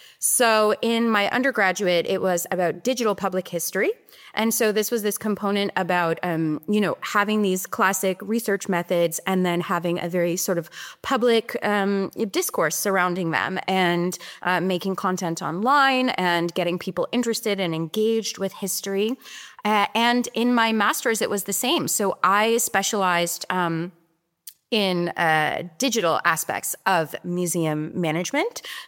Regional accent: United States; And I feel grateful as an American that I get to be here.

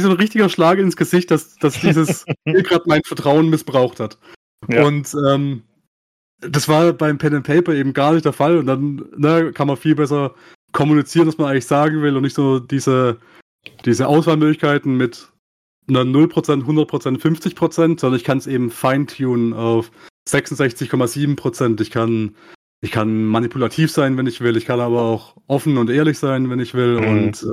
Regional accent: Baden-Württemberg, Germany; Ich komme auch aus dem Süden von Deutschland, in der Nähe von Heilbronn.

